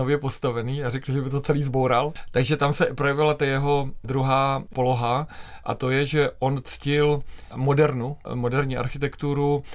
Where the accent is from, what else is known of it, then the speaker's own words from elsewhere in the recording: Prague, Czechia; born there; also born or lived in London; Já jsem se narodil v Praze a nikdy nedám na ně dopustit, ale prožil jsem část svého života v Londýně.